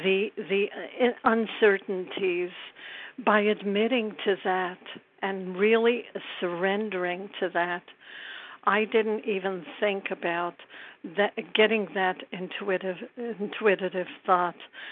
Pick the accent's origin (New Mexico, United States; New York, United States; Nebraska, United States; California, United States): New York, United States; Brooklyn; I'm from Brooklyn, New York.